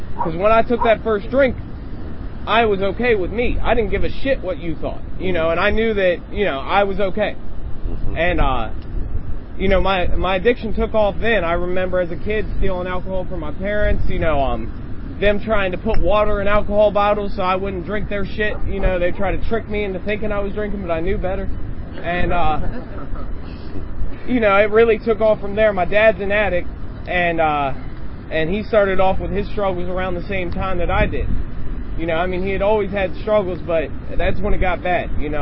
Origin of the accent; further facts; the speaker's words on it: Germantown, Maryland, United States; You know, I grew up in Germantown, Maryland. I come from a decent family.